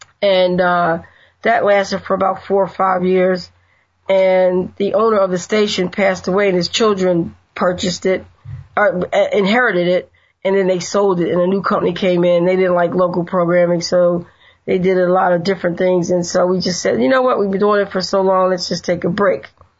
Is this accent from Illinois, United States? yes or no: no; New Jersey, United States; We are from New Jersey, and we did a show in New Jersey near Atlantic City